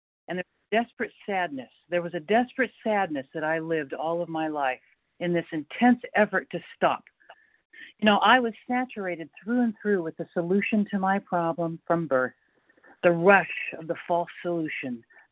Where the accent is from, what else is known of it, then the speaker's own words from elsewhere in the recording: North Carolina, United States; Hi, Lynn. I'm from North Carolina.